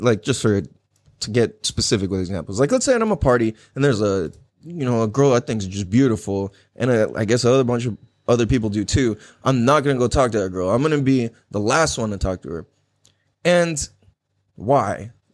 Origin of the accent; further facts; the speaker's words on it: San Diego, California, United States; Growing up in Mira Mesa, Mecca Town, what up?